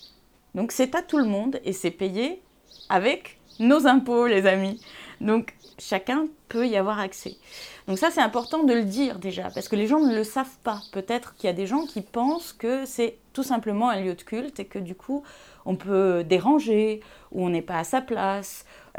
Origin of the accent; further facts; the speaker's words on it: Tunisia; moved away; puisque je suis tunisienne, je faisais toujours visiter la Médina, le point obligé